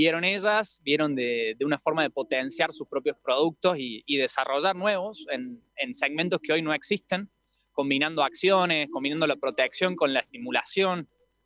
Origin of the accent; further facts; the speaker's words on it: Córdoba, Argentina; me escucharán un poquito la tonada, yo soy de Córdoba, así que mi corazón sigue por acá cerca.